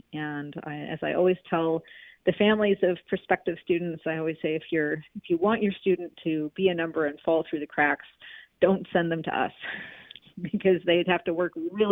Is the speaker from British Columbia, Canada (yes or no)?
no; Nova Scotia, Canada; moved away as an adult; also born or lived in California; So I grew up in Nova Scotia, and then when I turned 18, I went away to university in California. I went to Stanford, and I ended up living in California for about 20 years.